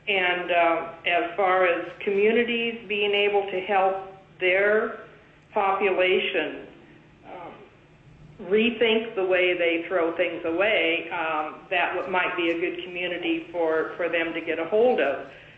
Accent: Wrangell, Alaska, United States; Wrangell's my hometown. I haven't always lived here

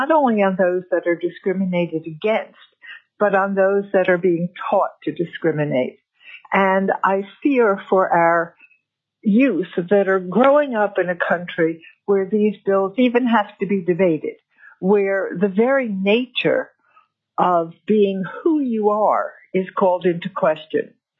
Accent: Fairbanks, Alaska, United States; I'm from Fairbanks, Alaska.

